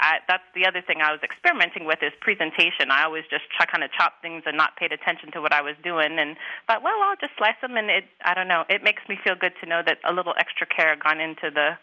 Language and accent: English; Hawaii, United States; also born or lived in New Orleans; well, actually, I grew up in Hawaii, but I started this recipe while I was living in New Orleans. I moved there for graduate school, and it was the first time living on my own.